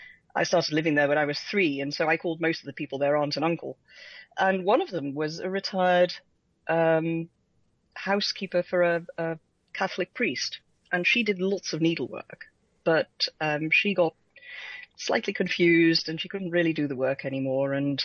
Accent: Netherlands; now in England; I am. Yes.

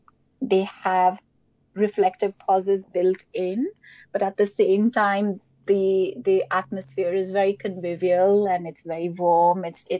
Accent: India; But in general, growing up in India, I was so lucky to be surrounded by this heritage of handmade textiles

